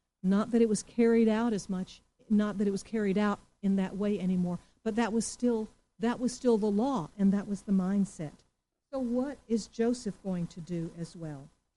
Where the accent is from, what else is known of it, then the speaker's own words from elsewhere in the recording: Singapore; also born or lived in United States; although I'm from the U.S. and I'm American, I grew up in Singapore, and I grew up in Singapore in the 60s, and I still remember engagements in the church in Singapore.